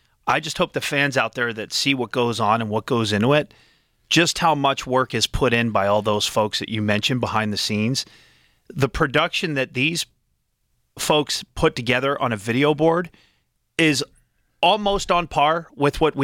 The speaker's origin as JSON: {"language": "English", "town": "Philadelphia", "region": "Pennsylvania", "country": "United States", "also_born_or_lived": "Minnesota", "said": "No, I'm from Philadelphia, but I came here from Minnesota."}